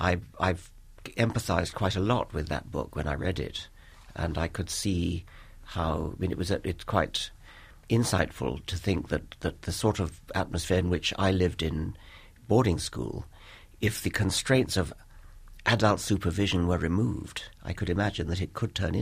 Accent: Chipping Norton, South East England, United Kingdom; And then I was looking at a shop window in my hometown of Chipping Norton

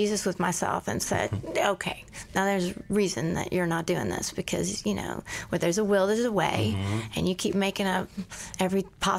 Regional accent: Houston, Texas, United States; born there; I was born in Houston, and my mother is a midwife.

